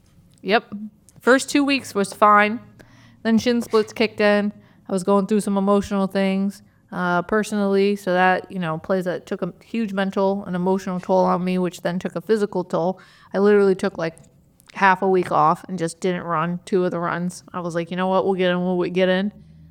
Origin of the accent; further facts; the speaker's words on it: Lysander, New York, United States; You have one in my hometown of Lysander.